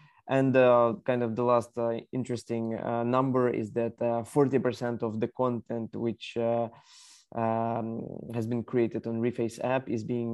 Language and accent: English; Kyiv, Ukraine; So I'm Ukrainian. I was born in Ukraine, raised in Kiev